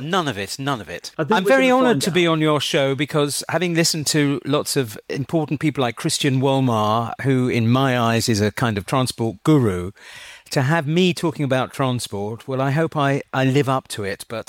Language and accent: English; Marylebone, London, United Kingdom; born there; And they say I was born in Marylebone. Well, strictly speaking, I was, because my mother was there when I was born, miraculously. But it was in a London clinic